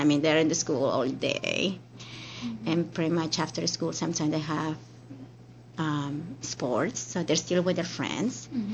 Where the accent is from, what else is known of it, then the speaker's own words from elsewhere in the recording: Peru; English is a second language; moved away as an adult; now in United States; I grew up in Peru, and the coast area of Peru is about 500 miles from Ecuador, and I was born and raised there. And then I came to California when I was 19 years old.